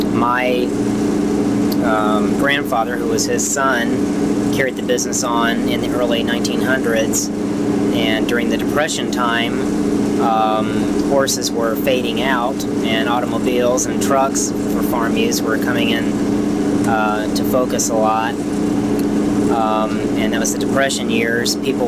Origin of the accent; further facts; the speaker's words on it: Danville, Virginia, United States; born there; I was born in Danville, Virginia, 1956. And my family originated there.